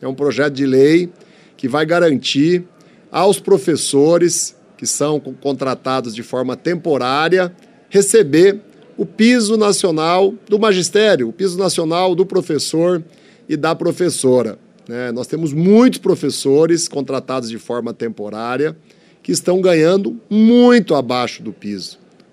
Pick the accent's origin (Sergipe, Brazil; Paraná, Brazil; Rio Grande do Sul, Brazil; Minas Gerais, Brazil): Paraná, Brazil; do Partido dos Trabalhadores, sou do estado do Paraná.